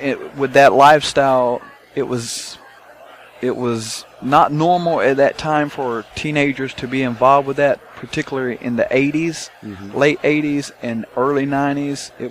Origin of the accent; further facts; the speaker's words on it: North Carolina, United States; Yes, I come from the Lumbee tribe, which is about 65,000 enrolled members. And yes, I am part of the Lumbee tribe.